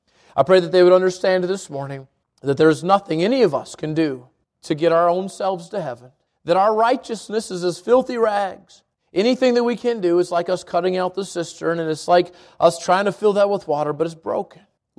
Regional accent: United States; Maybe thinking that because I'm an American, I'm

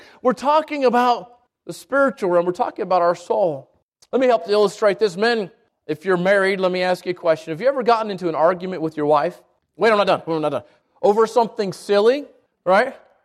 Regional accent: the West, United States; I'm from the West. I don't know what they're called.

